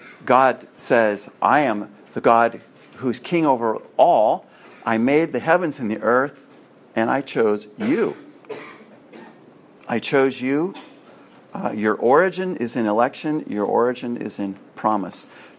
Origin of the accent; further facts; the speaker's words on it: California, United States; Some years ago, I was in my home state of California going to the Space and Science Center